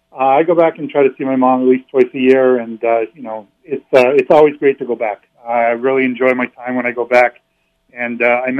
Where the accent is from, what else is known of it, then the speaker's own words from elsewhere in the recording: St. Albans, Vermont, United States; Well, growing up in St. Albans is definitely a hockey culture.